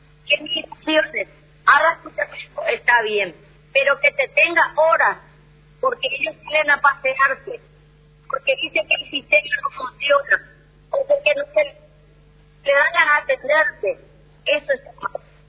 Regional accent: Paraguay; Yo me considero de primera porque soy paraguaya y soy orgullosa de mi nación y de mi bandera.

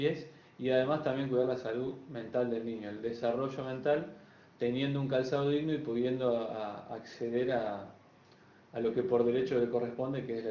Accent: Rosario, Santa Fe, Argentina; now in Salta, Argentina; soy de Rosario, Santa Fe, y actualmente estoy viviendo en Salta Capital.

